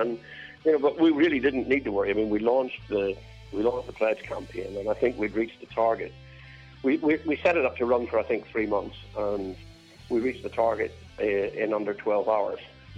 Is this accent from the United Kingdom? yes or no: yes; Belfast, Northern Ireland, United Kingdom; growing up in Belfast, one of the sort of the things that I was denied was bands coming to play.